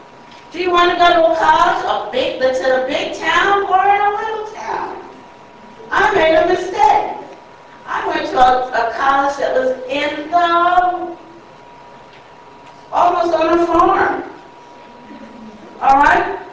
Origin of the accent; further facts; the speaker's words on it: New York City, New York, United States; I came from New York City, where nobody owns, you know, even adults don't own cars.